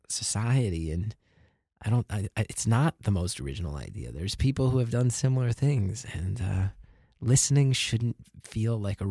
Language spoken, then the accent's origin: English; Northeast, United States; than where I grew up in the Northeast.